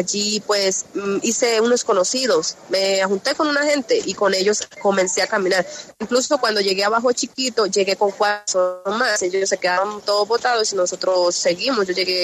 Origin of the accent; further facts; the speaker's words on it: Colombia; moved away; Yo me fui de Colombia porque yo soy del...